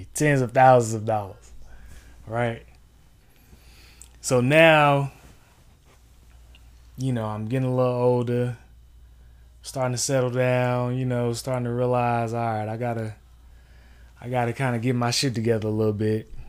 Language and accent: English; Durham, North Carolina, United States; you know, I'm from Durham, North Carolina. Grew up in a single parent household with Mom Duke.